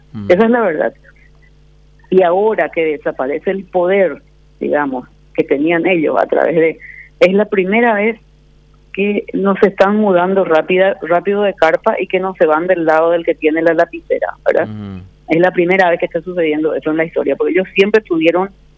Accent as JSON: {"language": "Spanish", "region": "Alto Paraná", "country": "Paraguay", "tie": "born or raised there", "said": "quienes somos parlamentarios y somos oriundos, digamos, del Alto Paraná"}